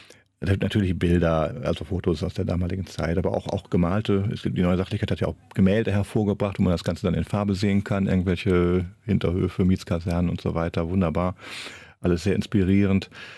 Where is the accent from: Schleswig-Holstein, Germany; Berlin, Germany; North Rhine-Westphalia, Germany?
North Rhine-Westphalia, Germany; Wipperfürth; Ich komme aus dem Bergischen, da ist das Rheinische auch verbreitet, aber da gibt es in jedem Dorf schon wieder einen anderen Dialekt und ich komme aus Wipperfürth, da ist es also nah am Sauerland, schon nördlich der Benrather Linie. Also wir sprechen Ick